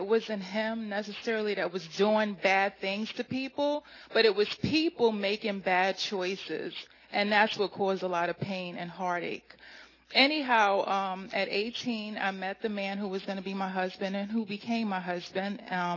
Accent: New York City, New York, United States; So I grew up in New York City. I had my parents, and from what I knew, it wasn't a Christian home, but I thought it was a good home.

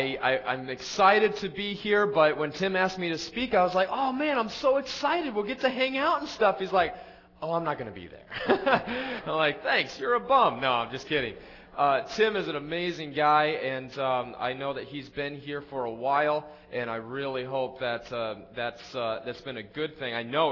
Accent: Cleveland, Ohio, United States; Well, I grew up in Cleveland, Ohio, and I want to share with you just a little bit about my story

